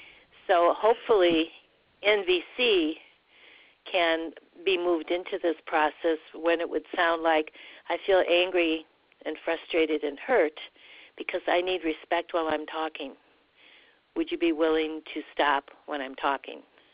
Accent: Wisconsin, United States; Sure, I'm from Wisconsin.

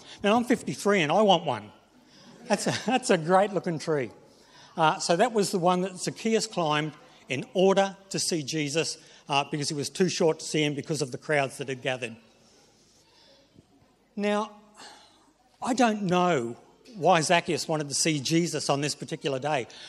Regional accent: Queensland, Australia; now in Tasmania, Australia; when Hobart takes on Brisbane Heat, I'm a Queenslander, when Hobart takes on Queensland, I support Tassie. I'm a Tasmanian.

